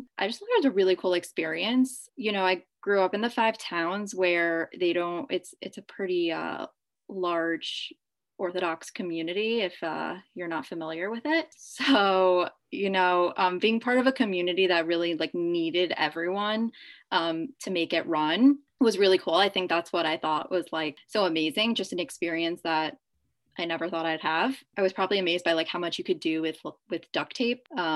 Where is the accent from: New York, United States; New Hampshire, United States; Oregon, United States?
New York, United States; Lawrence; I'm originally from Lawrence, New York, and I went to the University of Pennsylvania for college.